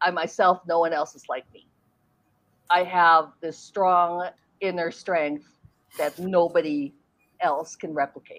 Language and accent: English; Philippines; It's almost like we have in, I'm Filipino. So it's in the culture, we have this attitude that's called bahala na, which means God wills it.